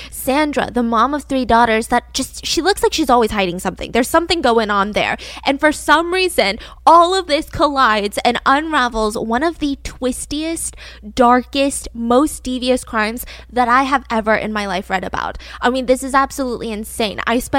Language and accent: English; Atlanta, Georgia, United States; Maybe I was drawn to this case because a lot of it takes place in my hometown of Atlanta, Georgia.